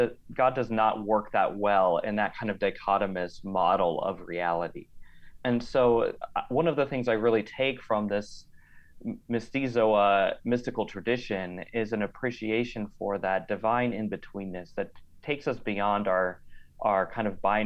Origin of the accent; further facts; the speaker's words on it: Colorado, United States; So I grew up in Colorado. There was a fairly significant Latina population there, as well as, you know, spent some time in New Mexico and so on.